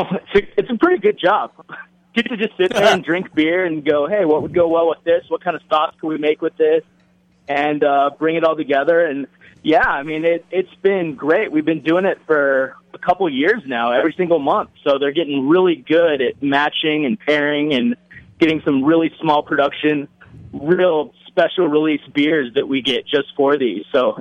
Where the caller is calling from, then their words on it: Salt Lake City, Utah, United States; I am calling from a snowy, ice-covered day in Salt Lake City, where we're actually opening up our fifth concept.